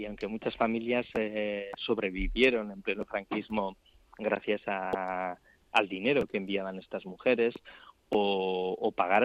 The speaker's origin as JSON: {"language": "Spanish", "town": "Errenteria", "region": "Basque Country", "country": "Spain", "said": "yo soy de Rentería, de un pueblo cerca de San Sebastián"}